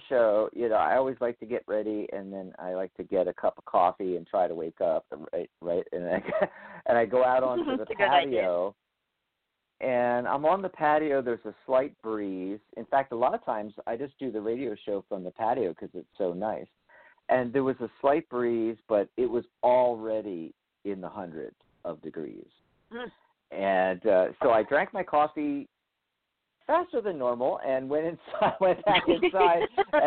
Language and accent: English; Pennsylvania, United States; You know, I mean, I grew up in Pennsylvania, and I remember 80-degree humidity and 97 degrees near Philly.